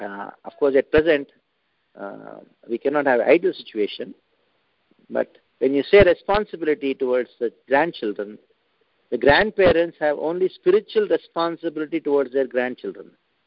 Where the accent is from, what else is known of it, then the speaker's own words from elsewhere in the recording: South India, India; I'm from South India